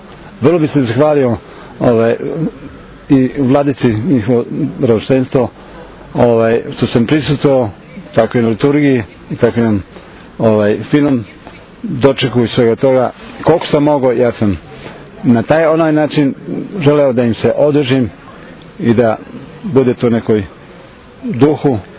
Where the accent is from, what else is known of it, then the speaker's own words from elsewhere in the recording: Serbia; now in Debeljača, Serbia; Ja dolazim iz Banata, okolina Pančeva, Debeljača je mjesto. Inače potičem iz Satromeđe, Bosne, Srbije i Crne Gore, od grada Višegrada, 12 km sam ja od Višegrada, sa strane Drine, da kažem, u Srbiji. To je tako, preselio sam se 55 godina u Banat